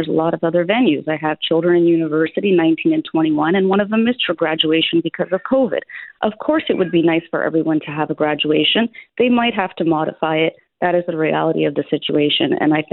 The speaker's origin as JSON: {"language": "English", "country": "Canada", "tie": "born or raised there", "said": "I am born and raised in Canada. I am not Hamas."}